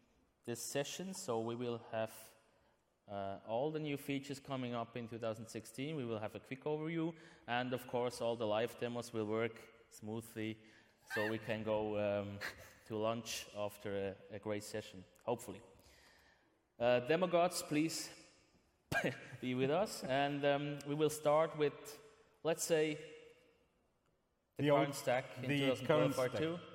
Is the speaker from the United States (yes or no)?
no; Switzerland; English is a second language; I'm from Switzerland